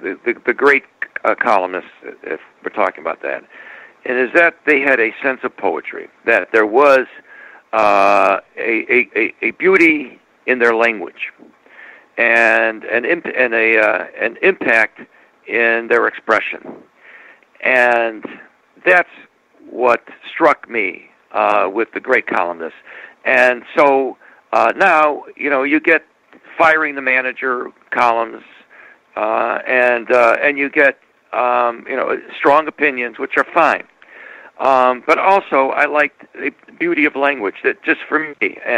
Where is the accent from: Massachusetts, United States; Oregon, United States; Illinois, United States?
Illinois, United States; Chicago; And growing up, I grew up in Chicago, and we had the columnists